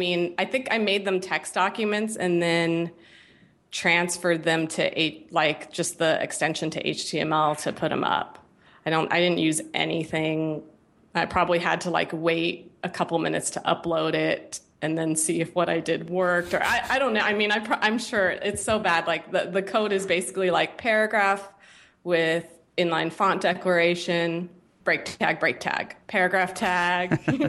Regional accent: Santa Clara, California, United States; also born or lived in Cupertino; I grew up in Santa Clara, Cupertino.

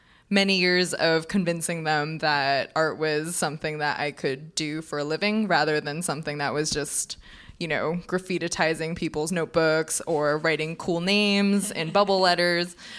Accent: California, United States; So I grew up in California, and it was a very comfortable suburban life.

